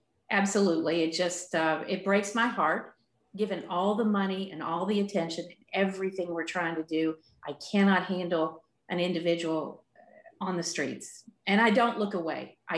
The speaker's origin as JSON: {"language": "English", "region": "Appalachia", "country": "United States", "tie": "born or raised there", "said": "Let me tell you, growing up in Appalachia, and she's older than I am"}